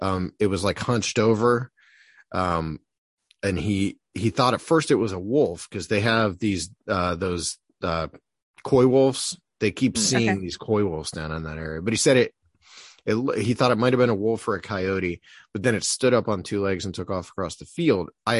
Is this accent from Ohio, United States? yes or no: yes; Ohio, United States; I grew up in Northeast Ohio